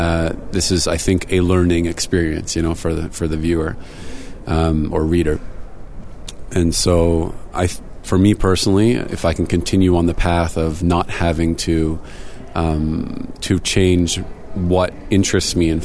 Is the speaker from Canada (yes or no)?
yes; Kitchener, Ontario, Canada; born there; I was born in Kitchener. I am, I guess I'm the descendant of people who come from, well, my grandparents came from England and Spain. That's where they were born. My father was born in the U.S., so I guess I'm the first Canadian in my family.